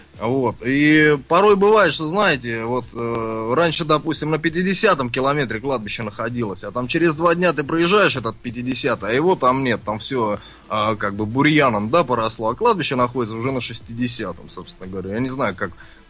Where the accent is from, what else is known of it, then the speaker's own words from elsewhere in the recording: Krasnogorsk, Moscow Oblast, Russia; born there; Ну, потому что у меня жизнь проходит, по большому счету, в Москве. В Красногорске я только ночую. Вот. Сказать, что я из Красногорска... Ну, родился, да, наверное.